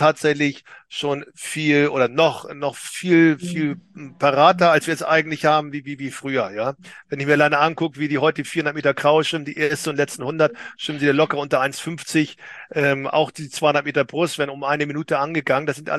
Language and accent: German; Hamburg, Germany; ich komme selbst aus Hamburg, weißt du ja, und ich bin selbst lange hier für Hamburg geschwommen.